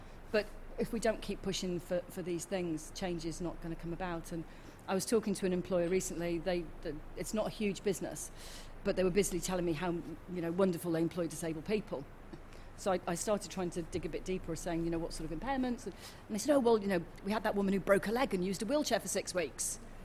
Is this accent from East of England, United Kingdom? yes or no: no; Wales, United Kingdom; because I'm Welsh, so I talk really quickly.